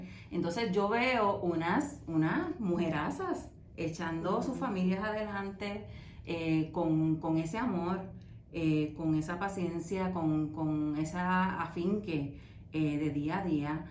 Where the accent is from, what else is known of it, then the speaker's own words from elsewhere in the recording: Humacao, Puerto Rico; moved away as an adult; now in United States; yo llego a este país de Puerto Rico, soy boricua. Del lado este de Humacao, por allá, mi barrio Mariana